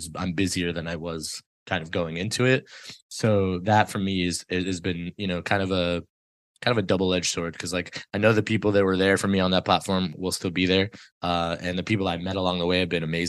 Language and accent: English; Detroit, Michigan, United States; born there; So I was born in Detroit. So like, I'm not originally from Connecticut.